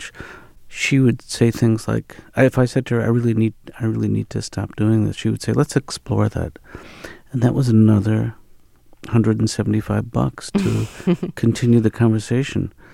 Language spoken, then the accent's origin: English; New York City, New York, United States; now in Newton, United States; even though I grew up in New York City, I now live in Newton, Massachusetts, which is the home of therapy.